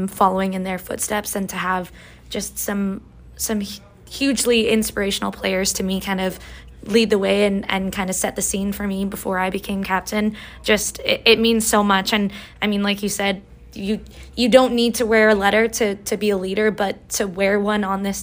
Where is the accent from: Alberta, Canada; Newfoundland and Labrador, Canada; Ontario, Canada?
Alberta, Canada; Edmonton; born there; I was born in Edmonton. Lots of my family lives in Edmonton, and my dad is a huge